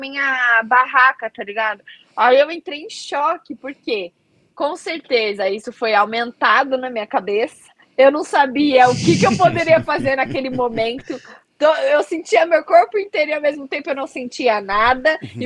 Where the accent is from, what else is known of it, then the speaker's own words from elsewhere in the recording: Bahia, Brazil; Eu fui criada caiçara, né? Tipo assim... Sou baiana, mas sou criada caiçara.